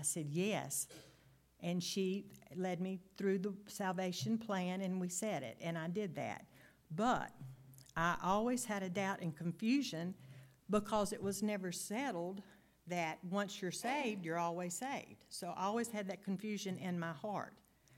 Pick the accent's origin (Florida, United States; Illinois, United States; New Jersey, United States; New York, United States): Florida, United States; Center Hill; I grew up in Center Hill, Florida, down a little lime rock road, nestled behind an orange grove.